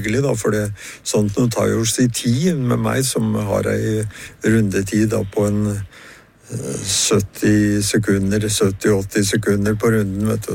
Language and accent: Norwegian; Larvik, Vestfold, Norway; 18, 19, 20, 21-årsalderen i Larvik. Jeg var lærer der nede, mm-hmm. Er der jeg kommer fra i området.